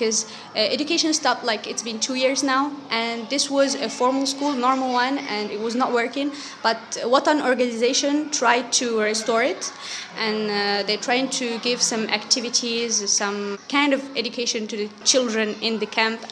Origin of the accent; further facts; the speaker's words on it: Morocco; English is a second language; from Morocco.